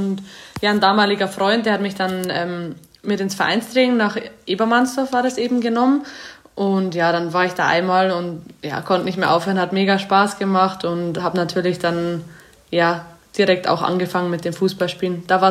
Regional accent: Amberg, Bavaria, Germany; ich bin 25 Jahre alt, ich komme aus Amberg, das ist in der Oberpfalz aus Bayern.

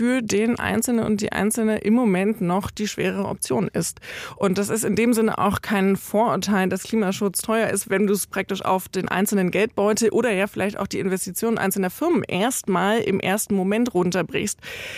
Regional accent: Brandenburg, Germany; ich komme aus Brandenburg.

